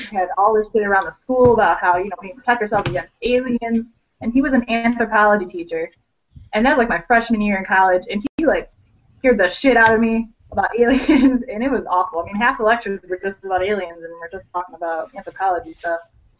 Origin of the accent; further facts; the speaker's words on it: New York, United States; now in Oklahoma, United States; I'm from New York originally, but I moved here to Oklahoma.